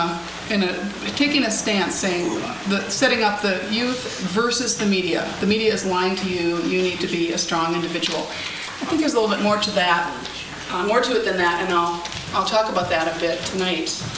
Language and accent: English; Chicago, Illinois, United States; I'm from Chicago.